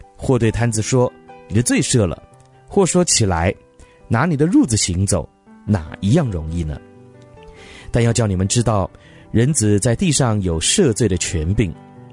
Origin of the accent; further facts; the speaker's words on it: Taiwan; moved away as an adult; 我从小在台湾长大，那之后呢才来北美工作，虽然呢在北美也生活了十多年